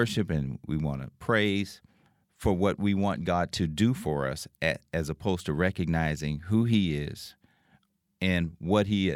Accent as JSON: {"language": "English", "region": "Louisiana", "country": "United States", "tie": "born or raised there", "said": "Okay, I grew up in South Louisiana."}